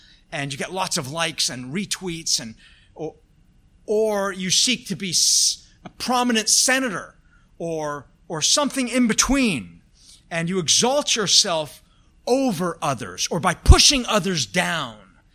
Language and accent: English; Scotland, United Kingdom; I was born Scottish. I'm Scottish, okay?